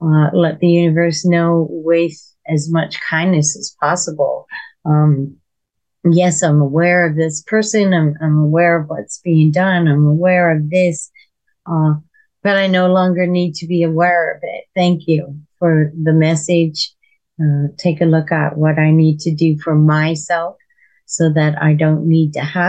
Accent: Nova Scotia, Canada; I'm from Nova Scotia, Canada here

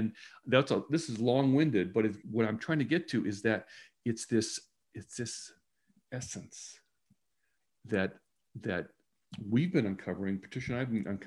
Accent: Detroit, Michigan, United States; you know, I grew up in Detroit.

